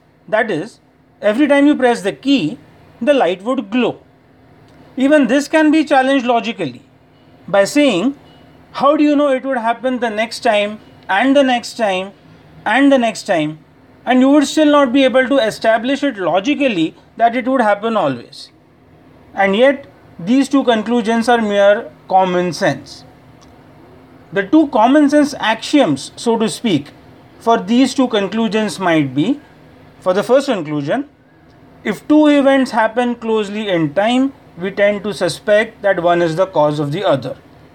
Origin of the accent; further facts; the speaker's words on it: India; from India.